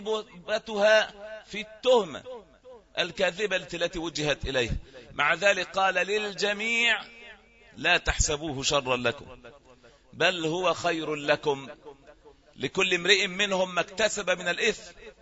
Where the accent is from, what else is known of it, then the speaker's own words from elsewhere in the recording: Egypt; 11 يوما مرت بأمة بلادنا مصر